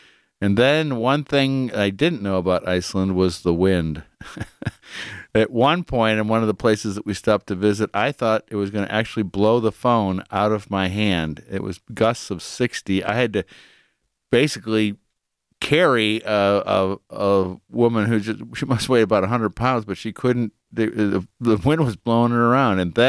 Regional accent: Cleveland, Ohio, United States; Reminds me of my old days growing up in Cleveland in the 60s and 70s.

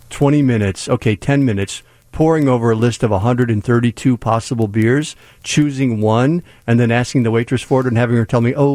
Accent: Manteno, Illinois, United States; I grew up in Manteno, a small town, and in back in the day in the 70s

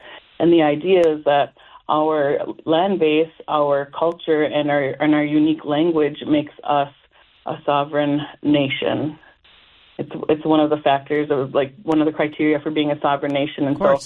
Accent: McGregor, Minnesota, United States; So I was raised near the McGregor community. There is a district of the Mille Lacs Band geography there. And so on the reservation, I was raised, and I went to McGregor Public School, K through 12.

